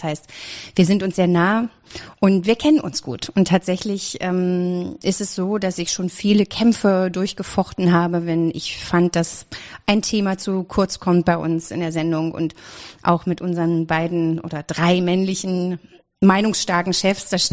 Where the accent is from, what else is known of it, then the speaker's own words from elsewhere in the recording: Berlin, Germany; wir haben eine Dreizimmerwohnung groß geworden in Berlin, Charlottenburg, damals noch, ne, wie das so war, in West-Berlin.